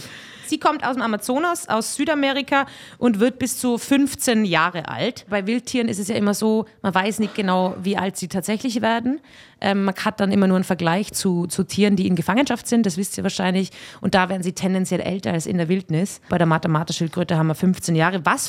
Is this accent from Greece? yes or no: no; Austria; Ich bin aus Österreich, ich weiß nicht genau, wie euer, also keine Ahnung.